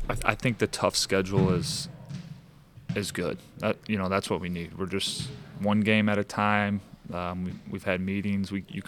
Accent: St. Louis, Missouri, United States; a few people just knowing I'm from St. Louis have been, hey, have you seen that Sporting game?

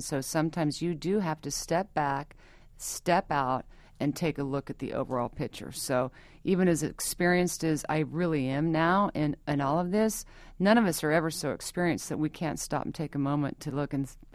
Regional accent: Kansas, United States; I was born and raised in Kansas.

